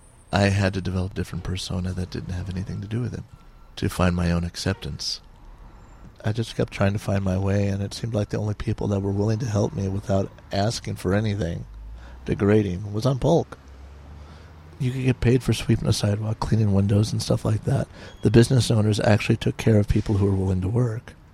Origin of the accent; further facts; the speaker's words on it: Ireland; I'd worked with Irish people before, and I'm Irish.